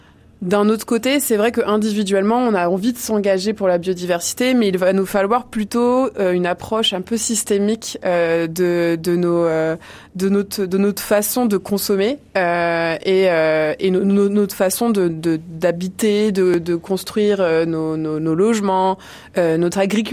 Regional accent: France; nous, en tant que Français, ça serait de réduire sa consommation de viande

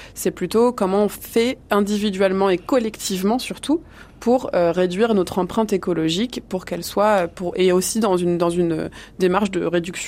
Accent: France; nous, en tant que Français, ça serait de réduire sa consommation de viande

